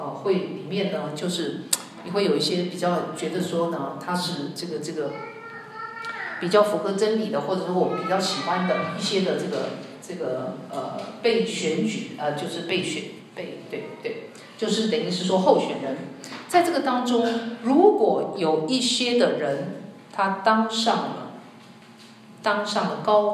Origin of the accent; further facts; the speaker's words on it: Taiwan; 我自己本身是从台湾来的哈